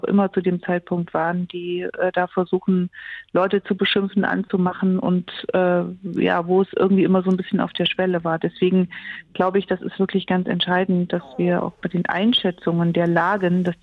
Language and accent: German; Thuringia, Germany; In meinem Heimatland Thüringen ist einem Kommunalpolitiker das Haus angezündet worden.